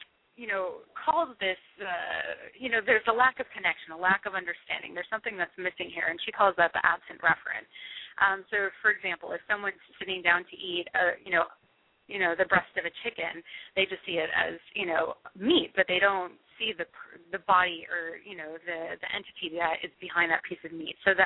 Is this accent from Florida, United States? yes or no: yes; Miami, Florida, United States; Born and raised in Miami. My mom was originally from Mexico City and wound up there, and that's where I wound up. So, yeah, great place to grow up